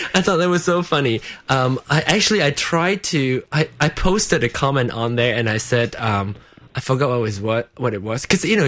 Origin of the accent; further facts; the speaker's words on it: Malaysia; accent: Malaysian; English is a second language; now in United States; I'm here 10 years, and I learned the Queen's English back home in Malaysia, and I have my own Malaysian accent. And then now that I'm here for 10 years, I have this new American, sort of American accent. And so I still have my own accent.